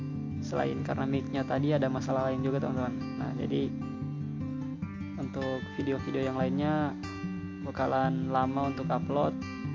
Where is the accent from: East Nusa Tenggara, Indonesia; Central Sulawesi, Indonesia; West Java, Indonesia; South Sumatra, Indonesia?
Central Sulawesi, Indonesia; Dolo Barat; Asal gue berasal dari Kota Palu, tepatnya di Kabupaten Sigi, Kecamatan Dolo Barat.